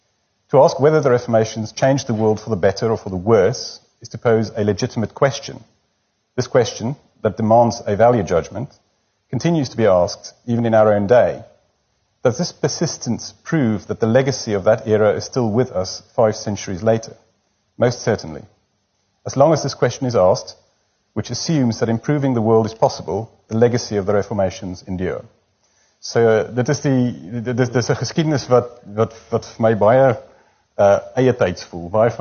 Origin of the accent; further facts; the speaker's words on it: Transvaal, South Africa; En dit is omdat ek groot geword het in die Transvaalse platteland